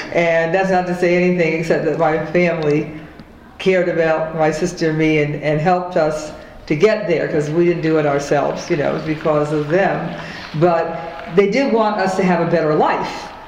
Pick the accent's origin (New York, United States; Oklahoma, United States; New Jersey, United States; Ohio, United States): Ohio, United States; Cleveland; also born or lived in Chicago; I was involved in the civil rights movement in the early 1960s as a teenager, growing up in Cleveland, Ohio.